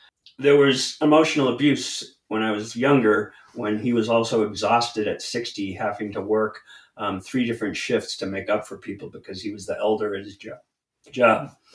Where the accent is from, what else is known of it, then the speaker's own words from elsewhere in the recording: New England, United States; And growing up in New England